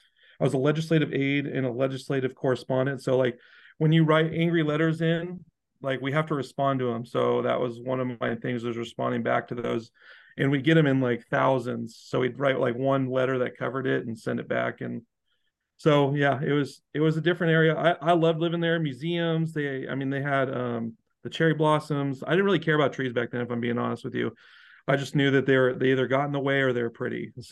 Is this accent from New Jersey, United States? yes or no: no; Redding, California, United States; So I grew up in Redding, California, where I am now.